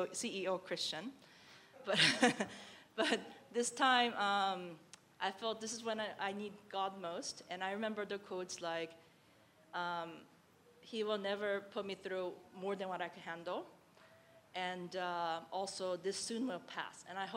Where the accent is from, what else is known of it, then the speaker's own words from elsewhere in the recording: United States; because I know I'm from the States.